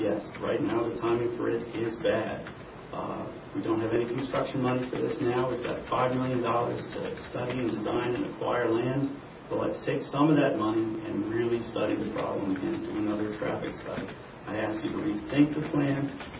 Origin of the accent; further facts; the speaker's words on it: East Coast, United States; I come from the East Coast again. I've seen congestion.